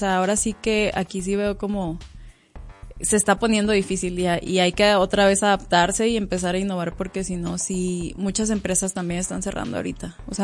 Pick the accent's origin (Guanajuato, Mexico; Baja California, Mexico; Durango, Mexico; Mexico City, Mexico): Durango, Mexico; no, somos de Durango